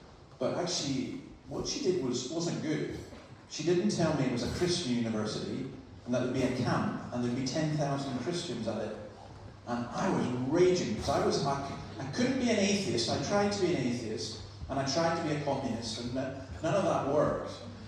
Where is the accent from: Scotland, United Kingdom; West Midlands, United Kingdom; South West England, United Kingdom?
Scotland, United Kingdom; now in Newcastle, Australia; I'm from Scotland. I've been in Australia for 7 years, and I'm a Presbyterian minister now in Newcastle